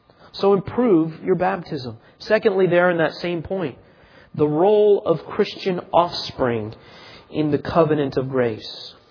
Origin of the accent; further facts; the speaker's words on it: Indianapolis, Indiana, United States; I grew up in Indianapolis, and when I was in my late teens, early 20s, the Billy Graham Crusade came to town.